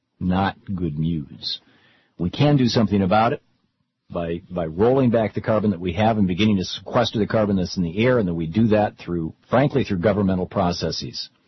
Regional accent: Michigan, United States; moved away; I grew up in Michigan and I left in 78.

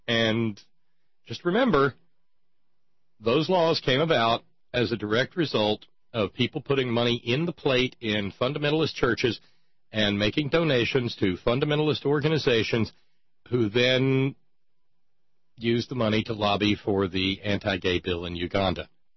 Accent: West Virginia, United States; Yes, I'm from, and I'm in the hills and hollers of what was once upon a time a beautiful, beautiful place called West Virginia.

